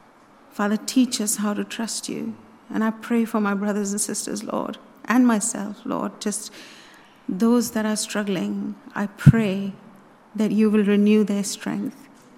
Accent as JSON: {"language": "English", "region": "Delhi", "country": "India", "tie": "born or raised there", "said": "I grew up in Delhi, and if anyone has been or knows anything, we know that the traffic is crazy in India."}